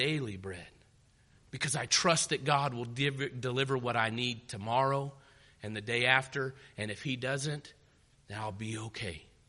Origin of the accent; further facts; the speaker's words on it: Texas, United States; I grew up in Texas. And there are parts of Texas that are desert.